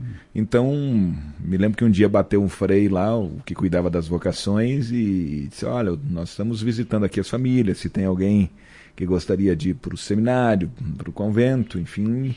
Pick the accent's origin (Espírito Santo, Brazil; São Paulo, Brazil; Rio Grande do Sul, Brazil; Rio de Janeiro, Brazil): Rio Grande do Sul, Brazil; Passo Fundo; Nasci em Passo Fundo, né? E aonde morava era Passo Fundo, lá no Capingui, mas hoje pertence a Mato Castelhano, né? A região ali onde a gente morava. Mas natural mesmo de Passo Fundo